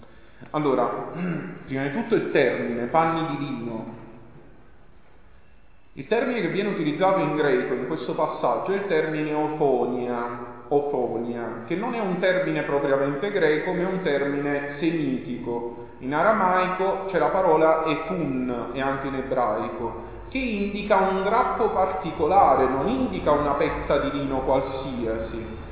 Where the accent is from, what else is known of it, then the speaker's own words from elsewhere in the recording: Naples, Campania, Italy; se un bambino dice una volgarità in napoletano, io la sento perché sono napoletano.